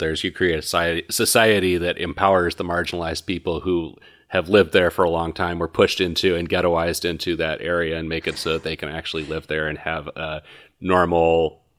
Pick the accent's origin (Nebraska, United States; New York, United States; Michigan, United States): Michigan, United States; I mean, we're all from Southeast Michigan, which regular listeners probably know, but we're all Detroit area.